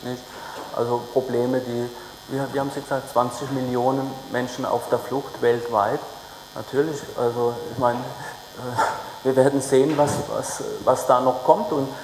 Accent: Mannheim, Baden-Württemberg, Germany; Die gehen jetzt zum Beispiel in Mannheim, da wo ich herkomme

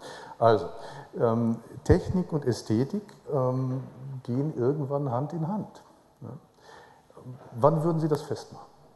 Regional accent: Bottrop, North Rhine-Westphalia, Germany; born there; Vielleicht als kleine Ergänzung, die mir durch den Kopf ging, als immerhin gebürtiger Bottropper, der gerne im Quadrat ist.

